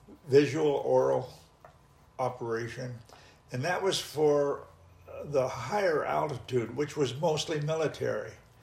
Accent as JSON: {"language": "English", "town": "Pomona", "region": "California", "country": "United States", "tie": "born there", "said": "I was born in Pomona, California, in September 20, 1932."}